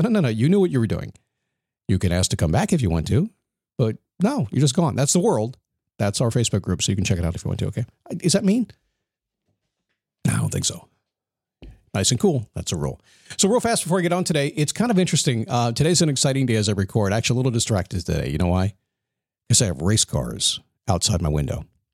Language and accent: English; Virginia Beach, Virginia, United States; born there; A long time ago, when I was born in the Portsmouth Naval Hospital in Virginia Beach, Virginia. It's not there anymore.